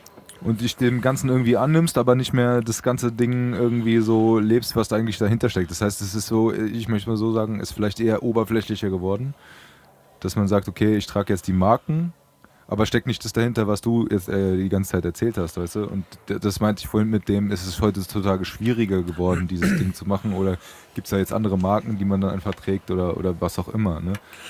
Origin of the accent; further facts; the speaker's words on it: Frankfurt, Hesse, Germany; Also man muss dazu sagen, ich bin in Braunheim aufgewachsen.